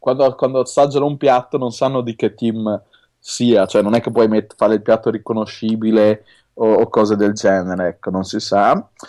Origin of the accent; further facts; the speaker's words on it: Veneto, Italy; io vengo dal Veneto e quindi sono abituato a mangiare anche carne di cavallo